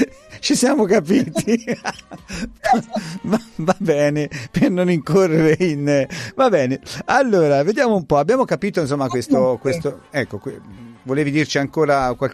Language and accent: Italian; Tuscany, Italy; noi siamo toscani, quindi non abbiamo nulla da invidiare a nessuno